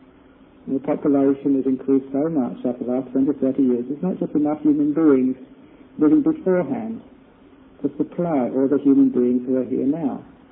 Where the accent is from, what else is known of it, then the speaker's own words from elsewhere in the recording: England, United Kingdom; born there; I was born in England